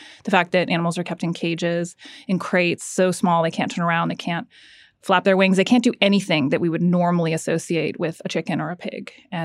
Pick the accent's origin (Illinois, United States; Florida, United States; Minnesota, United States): Florida, United States; I grew up in Florida. I had ducks in my backyard